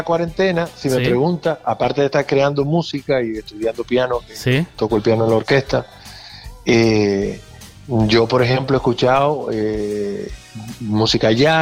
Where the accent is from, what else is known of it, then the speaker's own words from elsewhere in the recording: Dominican Republic; moved away as an adult; Yo soy de República Dominicana. Uh-huh. Soy dominicano, nací allí. Me uh-huh crié allí hasta que tuve 19 años, que volé y me trasladé, gracias a la música, a Madrid, a trabajar con la orquesta.